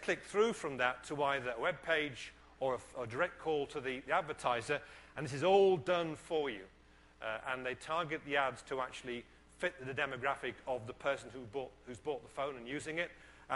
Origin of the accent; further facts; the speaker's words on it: England, United Kingdom; I'm tall and I'm English, so I'm trustworthy.